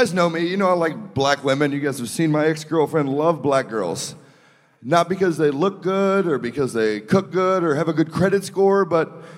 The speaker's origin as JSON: {"language": "English", "town": "Louisville", "region": "Kentucky", "country": "United States", "said": "I'm from Louisville, Kentucky."}